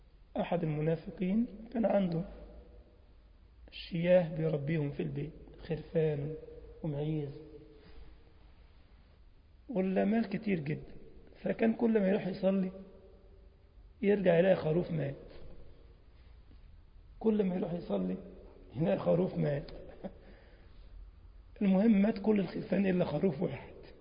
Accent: Egypt; أنت عارف زي مثلا عندنا في مصر يقول لك

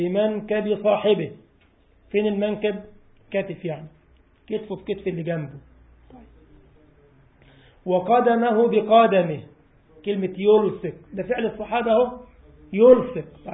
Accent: Egypt; كان عندي اسبوع دعوه في منطقه اسمها الويلي عندنا في مصر

